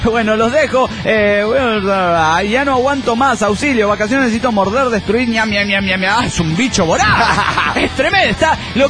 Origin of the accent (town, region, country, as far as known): Peru; born there